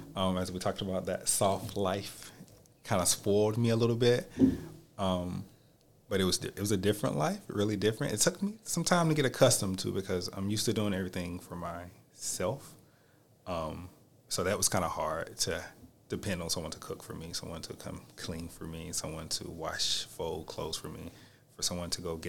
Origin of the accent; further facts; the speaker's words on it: United States; where are you from? The U.S. Oh, you must be doing something with education. Yeah, how do you know that? You Americans, that's what you guys are here for.